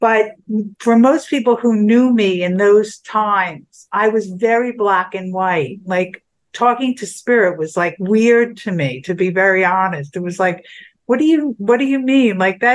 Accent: New Jersey, United States; also born or lived in New York / Brooklyn; Well, I was born in New York. I moved to Brooklyn for the first 5 years of my life. And then my parents bought a house in New Jersey on a farmland, which it isn't anymore, but it was a wonderful place to grow up.

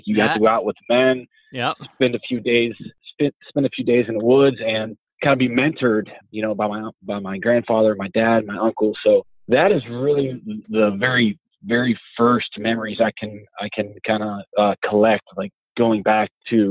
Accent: Ohio, United States; As I said, I'm from Ohio, still reside in that same area, Northeast Ohio.

